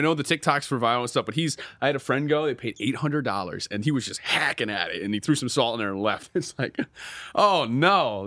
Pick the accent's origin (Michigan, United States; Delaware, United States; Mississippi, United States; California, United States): Michigan, United States; Flint; I'm from Flint, though. So I'm like, just kidding.